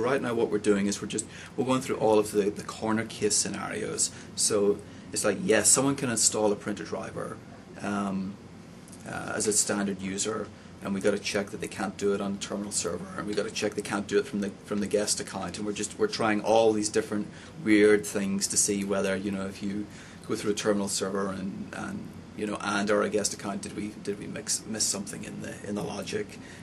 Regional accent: Belfast, Northern Ireland, United Kingdom; I'm from Belfast and John's from Dublin.

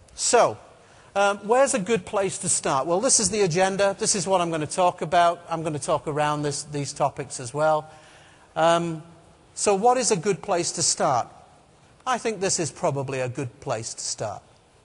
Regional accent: Scotland, United Kingdom; I'm from Scotland.

